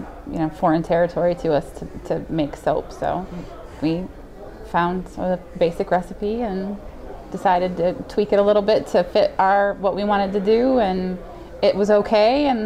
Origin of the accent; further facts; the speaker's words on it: Alanson, Michigan, United States; We're from Northern Michigan, so we're almost up to the bridge, way in Alanson.